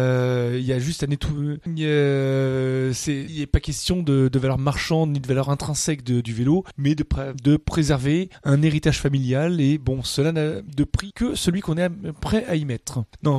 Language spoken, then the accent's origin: French; Lyon, Auvergne-Rhône-Alpes, France; parce que même si nous sommes lyonnais, nous essayons de ne pas garder que les informations typiquement lyonnaises.